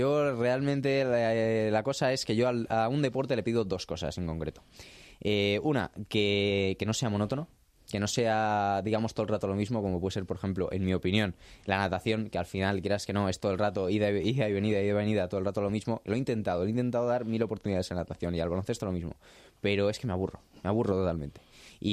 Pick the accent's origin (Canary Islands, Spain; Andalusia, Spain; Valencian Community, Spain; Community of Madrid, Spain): Canary Islands, Spain; born there; yo nací en Canarias